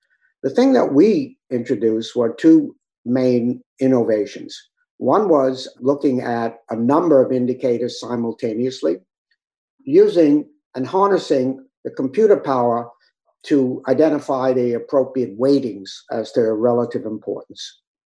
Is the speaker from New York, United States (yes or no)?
yes; New York, United States; Born and raised in New York, but I love Southern California.